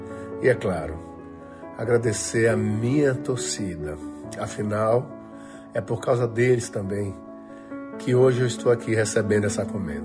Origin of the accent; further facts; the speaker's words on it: Salvador, Bahia, Brazil; Salvador foi onde tudo começou para mim, antes de qualquer palco, antes de qualquer nome. Eu venho da Liberdade, São Caetano, Capelinha.